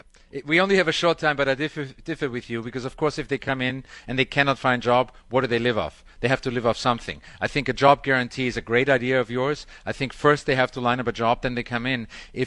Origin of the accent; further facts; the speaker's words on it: Vienna, Austria; moved away as an adult; now in United States; And I am one of those immigrants. I'm Austrian. I'm from Vienna. I immigrated